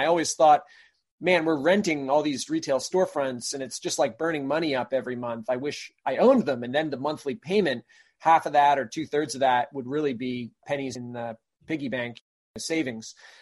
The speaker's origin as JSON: {"language": "English", "region": "Maine", "country": "United States", "tie": "born or raised there", "said": "So I grew up in Maine."}